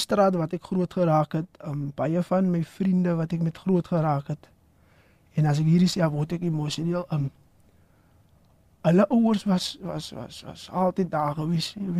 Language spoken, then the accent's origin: Afrikaans; Western Cape, South Africa; soos ek groot geword het in Verhullepak, jy weet, en ek dink reg oor die Skaap, die Kaapse Skiereiland, is daar bende aktiwiteite